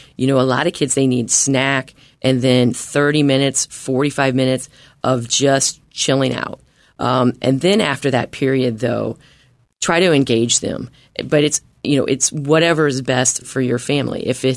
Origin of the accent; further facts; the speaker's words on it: Indiana, United States; I'm from Indiana.